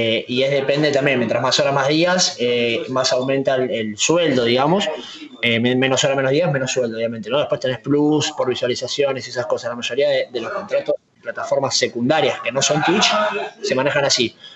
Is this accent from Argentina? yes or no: yes; Avellaneda, Buenos Aires Province, Argentina; Yo vengo de Avellaneda y a mí tengo mucho sentido de pertenencia por mi barrio, por Avellaneda. Me siento muy parte de mi barrio.